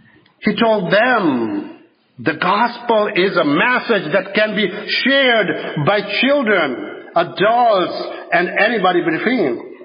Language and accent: English; Pakistan; I'm from Pakistan